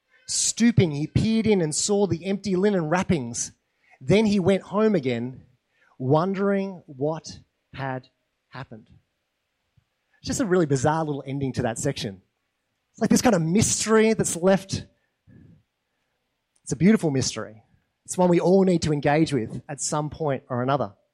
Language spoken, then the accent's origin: English; Australia; not just because we're Australian, right?